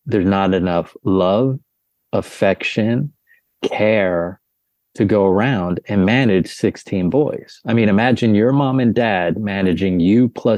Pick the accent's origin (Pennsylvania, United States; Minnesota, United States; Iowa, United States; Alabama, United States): Pennsylvania, United States; Pottsville; also born or lived in Philadelphia; I was born in Philadelphia, stayed there till I was about 4 years old. And then I moved up to the coal regions of Pennsylvania. And then after my mother passed when I was seven, I went over to Pottsville, Pennsylvania.